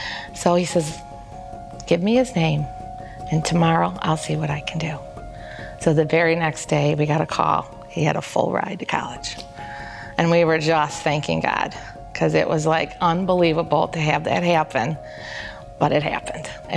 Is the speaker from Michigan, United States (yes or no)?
yes; Sterling Heights, Michigan, United States; I'm from Sterling Heights, Michigan.